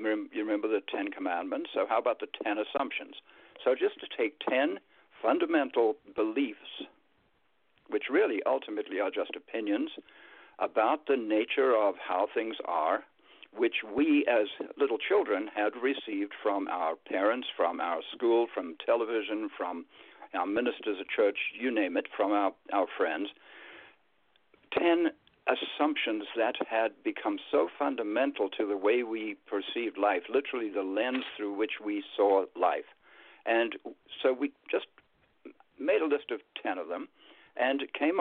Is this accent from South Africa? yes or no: yes; South Africa; I grew up in South Africa, as you said.